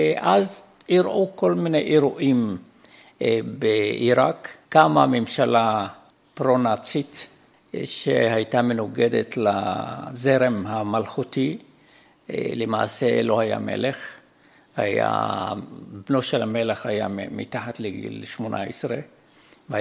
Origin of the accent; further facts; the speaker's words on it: Baghdad, Baghdad Governorate, Iraq; אני נולדתי ב-1930 בבגדד שבעיראק, למשפחה מרובת ילדים.